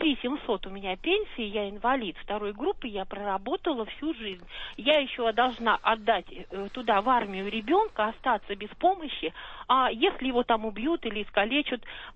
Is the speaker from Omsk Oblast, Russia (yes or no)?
no; Moscow, Russia; я коренная москвичка, муж тоже